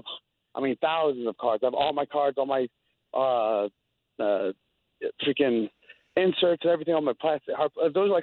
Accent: Chico, California, United States; no, it should be 530 because I'm from Chico

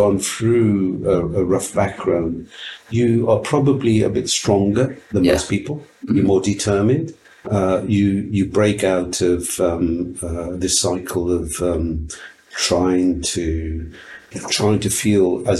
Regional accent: Wales, United Kingdom; also born or lived in Uganda; I'm an Indian background, you know, born in Uganda. Passionate Welshman, because I grew up in Wales

